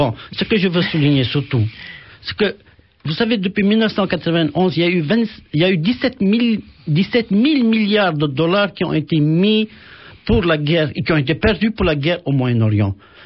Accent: Lebanon; chez nous, au Liban, on a déjà la récupération d'eau de pluie, on a déjà les chauffe-eau solaires sur nos toits

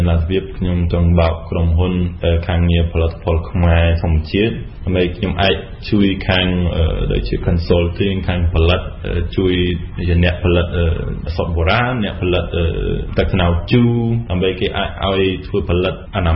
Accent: Germany; Khmer is a second language; ខ្ញុំមកពីអាល្លឺម៉ង់

